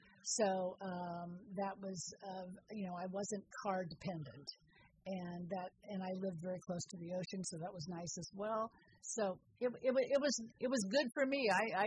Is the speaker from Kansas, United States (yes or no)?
no; San Francisco, California, United States; I grew up in the Sunset District of San Francisco, which is a grid of housing that all looks the same